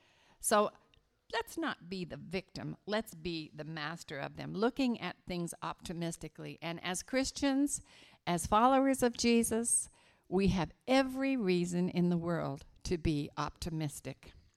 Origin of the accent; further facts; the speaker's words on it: West Virginia, United States; It's going to be mucky and muddy, like West Virginia mud. I'm from West Virginia, and it's terrible.